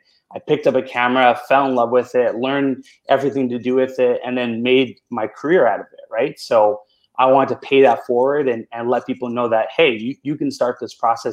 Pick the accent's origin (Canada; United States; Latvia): Canada; Vancouver, British Columbia; now in Montreal, Canada; Originally from Vancouver, BC. Visiting my family right now, but I currently live in Montreal, Quebec.